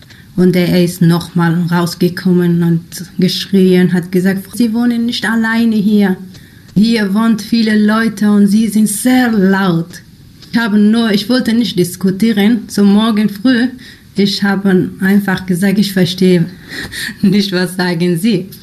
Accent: Afghanistan; German is a second language; ich komme aus Afghanistan

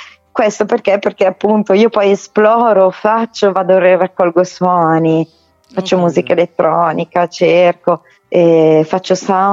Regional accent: Brescia, Lombardy, Italy

